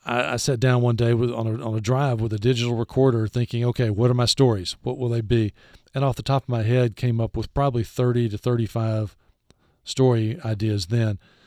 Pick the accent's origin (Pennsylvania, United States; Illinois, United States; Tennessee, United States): Tennessee, United States; Chattanooga; I grew up in Chattanooga and grew up as a kid going to baseball games there in the 60s with my parents.